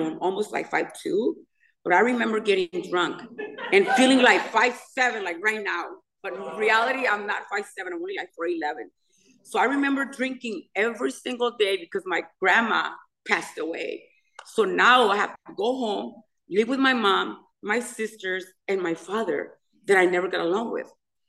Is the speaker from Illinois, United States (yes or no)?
yes; Chicago, Illinois, United States; So I'm from Chicago